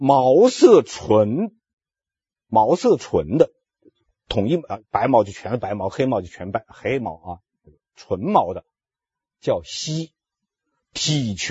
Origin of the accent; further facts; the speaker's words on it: China; 直到今天我们中国人身上还有周公的影响，只是大家不知道